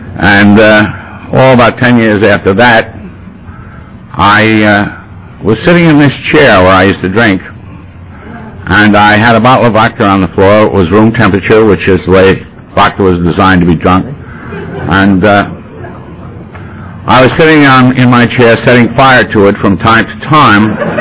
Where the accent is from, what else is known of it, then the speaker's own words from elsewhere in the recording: Ireland; I was brooding because I'm Irish.